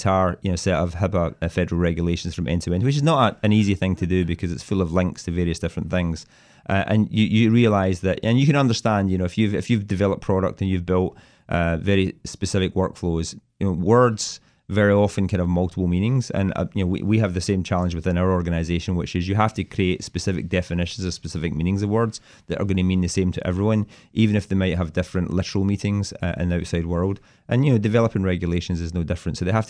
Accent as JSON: {"language": "English", "town": "Paisley", "region": "Scotland", "country": "United Kingdom", "tie": "born or raised there", "moved": "yes", "said": "I grew up in a little town called Paisley, just outside of Glasgow. Probably left there in my sort of, you know, when I was just turned about 20. I lived in London for a number of years, and then I've been in the US for, I guess, close to 20."}